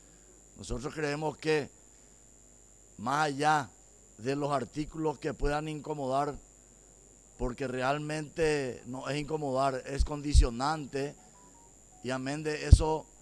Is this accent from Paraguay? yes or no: yes; Paraguay; una señal como paraguayos, como gente seria y trabajadora, de que en nuestro país no permitimos limosnas